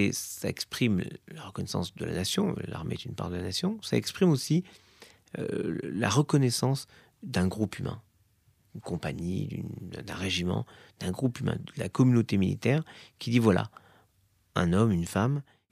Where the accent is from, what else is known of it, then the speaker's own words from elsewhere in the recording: France; la communauté nationale, je suis français